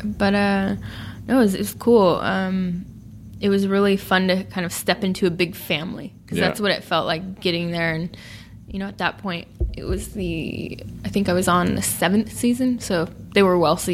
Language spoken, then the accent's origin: English; Sacramento, California, United States; living and working in my hometown in Sacramento.